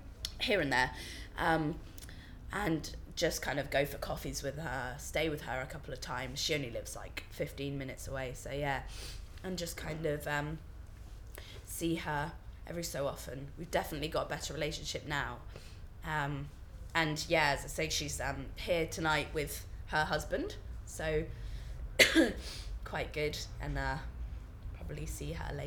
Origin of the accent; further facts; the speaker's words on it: Milton Abbot, South West England, United Kingdom; also born or lived in North Yorkshire; Well, I was born in North Yorkshire, but I grew up in in a little village called Milton Abbott, which is near Tavistock in Devon. And I've lived around Tavistock pretty much my whole life, moving from here to there like quite often. Now I'm kind of centred in Tavi